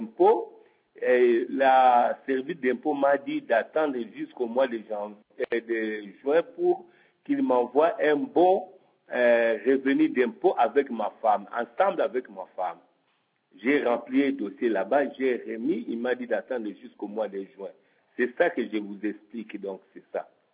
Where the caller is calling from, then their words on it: Florac, Occitanie, France; à Florac.